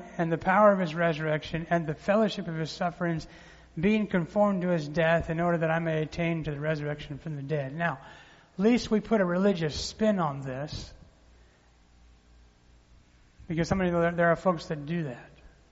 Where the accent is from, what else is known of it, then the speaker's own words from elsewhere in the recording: Colorado, United States; moved away as an adult; You know, I moved from Colorado, where I grew up, to a little place called Tulsa, Oklahoma.